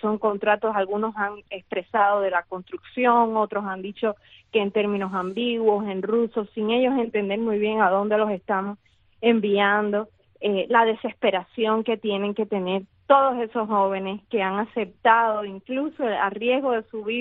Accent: Cuba; Para mí, como cubana, estando allí en Ucrania

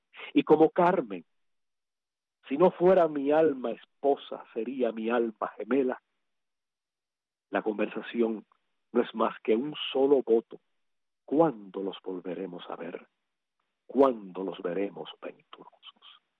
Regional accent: Cuba; moved away; nosotros somos menos cubanos que ustedes. Si nosotros ya no somos cubanos por haber venido al exilio, por habernos ido a vivir al extranjero.

